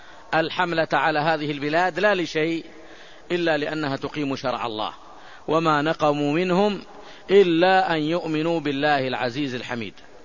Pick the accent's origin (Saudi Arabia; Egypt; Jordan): Saudi Arabia; مثل بلادنا المملكة العربية السعودية